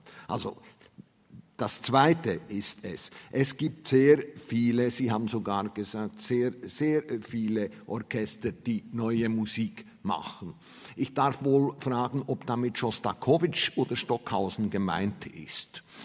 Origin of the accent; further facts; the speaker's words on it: Salzburg, Austria; also ich komme aus Salzburg